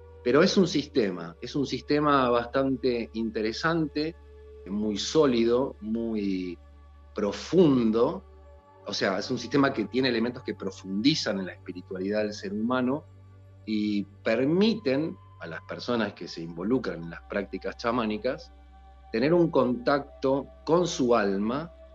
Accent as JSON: {"language": "Spanish", "region": "Buenos Aires", "country": "Argentina", "tie": "born or raised there", "said": "Soy argentino, soy de Buenos Aires, nací en Buenos Aires, vivo en Buenos Aires en este momento, pero ando por España muchas veces, por Estados Unidos, por Uruguay, por Argentina, o sea, ando por todos lados en este momento, aún con pandemia."}